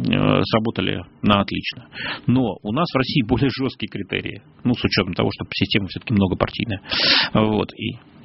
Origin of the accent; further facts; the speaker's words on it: Kerch, Crimea, Ukraine; also born or lived in Tver; Я родился действительно в Твери, но меня сразу перевезли в Крым, потому что у меня оба родителя из Твери, но они уже в Крыму к этому моменту обосновались, в Керчи